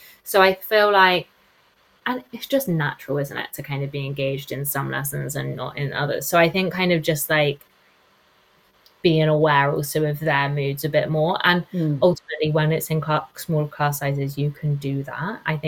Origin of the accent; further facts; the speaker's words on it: Cambridge, East of England, United Kingdom; accent: Essex; I grew up in Cambridge.